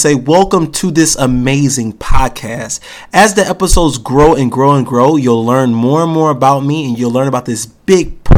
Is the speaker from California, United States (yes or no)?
no; Rochester, New York, United States; So I am born and raised in Rochester, New York, like I said earlier, and I am an actor.